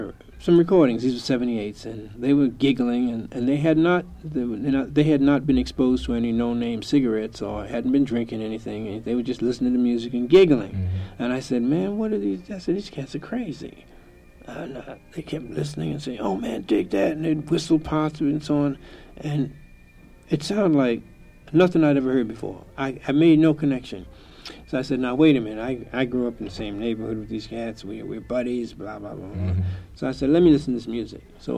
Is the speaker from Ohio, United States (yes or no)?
no; Boston, Massachusetts, United States; now in New York, United States; who used to come on Friday nights and Saturday nights here in New York. I'm from Boston.